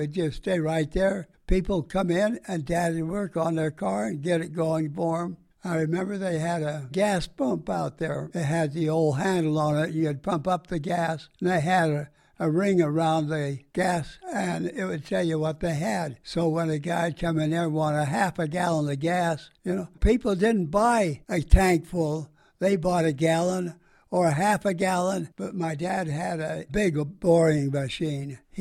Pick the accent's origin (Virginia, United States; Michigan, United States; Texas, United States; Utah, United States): Utah, United States; Salt Lake City; Main Street was just homes. And I lived on one called Grant Avenue. That's where I was born and raised.